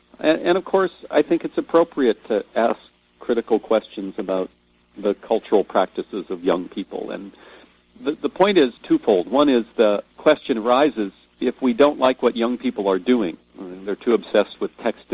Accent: United States; I'll use my home country, which I think is appropriate

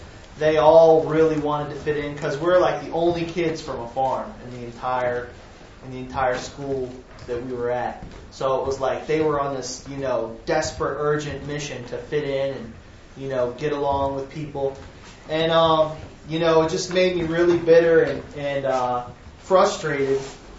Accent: New Hampshire, United States; I was raised in New Hampshire. It's a state in the United States. It's a New England state. It's predominantly white.

